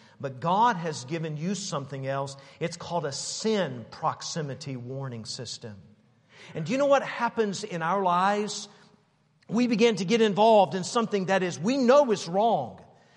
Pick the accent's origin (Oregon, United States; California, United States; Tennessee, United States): Tennessee, United States; Knoxville; Years ago, when I was growing up in Knoxville, Tennessee, my dad and I, we used to wrestle and fight a lot.